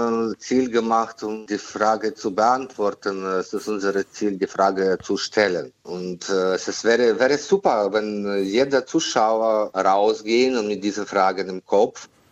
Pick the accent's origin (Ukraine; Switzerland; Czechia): Ukraine; die ist schmerzhaft, für mich besonders als Ukrainer.